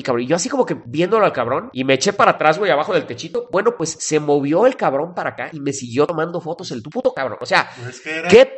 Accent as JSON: {"language": "Spanish", "town": "Chicago", "region": "Illinois", "country": "United States", "said": "Es que no mames, soy de Chicago."}